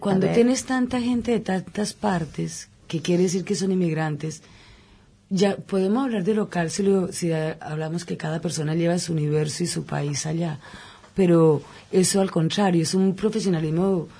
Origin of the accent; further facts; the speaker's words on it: Colombia; moved away as an adult; now in United Kingdom; ya llevo un buen tiempo en Inglaterra, podemos decir que unos 10 años, 12 años.